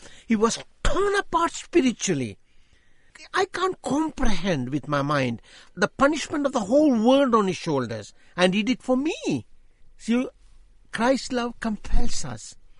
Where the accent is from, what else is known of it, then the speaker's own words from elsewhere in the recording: India; born there; I was born in India. I was brought up as a Hindu.